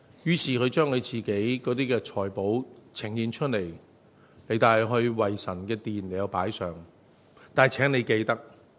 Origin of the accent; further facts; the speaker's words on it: Hong Kong; 今天我们香港人有时候太忙了